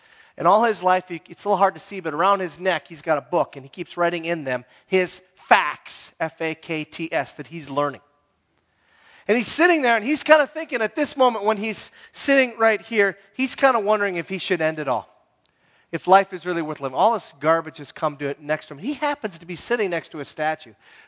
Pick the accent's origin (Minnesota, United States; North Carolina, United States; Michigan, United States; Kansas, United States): Minnesota, United States; And I'm from the Iron Range, man. It just was a cloud of haze everywhere. Church basements, cloud of haze.